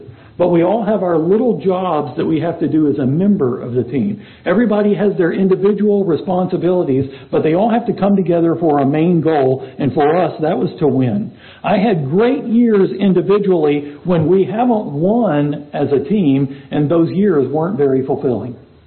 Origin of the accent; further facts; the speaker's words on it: Texas, United States; One of my favorite baseball players, growing up in Texas, northern Texas, of course, I watched the Texas Rangers once upon a time